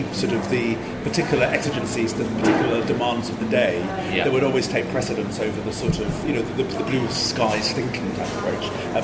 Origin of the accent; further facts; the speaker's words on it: Cardiff, Wales, United Kingdom; when I was growing up in Cardiff.